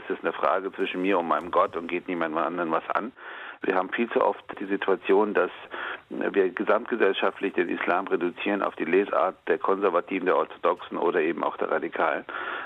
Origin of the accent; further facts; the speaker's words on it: Frankfurt, Hesse, Germany; Ich trinke gerne ein Appleboy als Frankfurter Bub und bin dennoch Moslem.